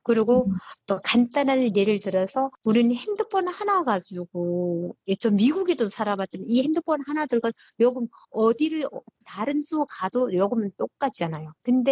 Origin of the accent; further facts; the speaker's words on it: North Korea; accent: North Korean; now in South Korea; 제가 북한 사투리가 나왔나 봐요.